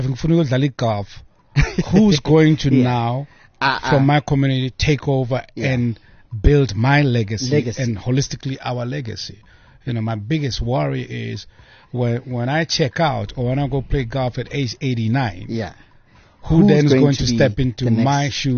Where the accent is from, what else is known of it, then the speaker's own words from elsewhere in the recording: South Africa; My culture, my identity is South African.